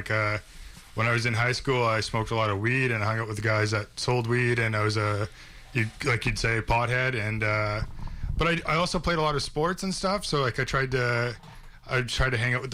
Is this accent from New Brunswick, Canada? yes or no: no; Port Coquitlam, British Columbia, Canada; I'm from Port Coquitlam. I grew up in the Lower Mainland. Came from a really good family.